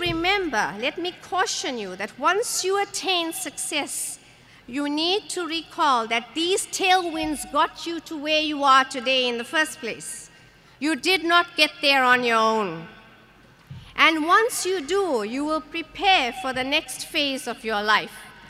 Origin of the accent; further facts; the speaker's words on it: South Africa; I speak to you today as a South African, as an African, as a person of a black origin, as a person of a black person in race-conscious South Africa.